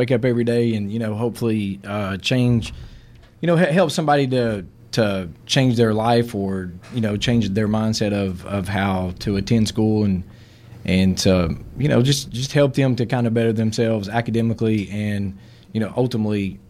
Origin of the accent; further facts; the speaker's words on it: Knoxville, Tennessee, United States; I actually grew up in North Knoxville. I attended Powell High School. Played football there for 4 years, you know, that's kind of it.